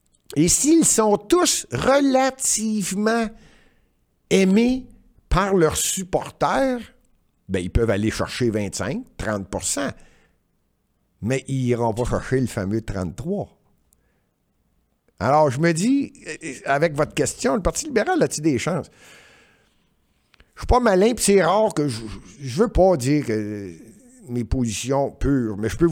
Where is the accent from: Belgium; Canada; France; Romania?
Canada; Montreal, Quebec; Je suis un Montréalais, je venais à Montréal, puis je ne partirai pas de Montréal, puis j'adore.